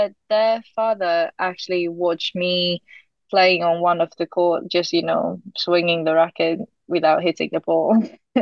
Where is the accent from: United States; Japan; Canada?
Japan; growing up in Japan as a squash player is quite tough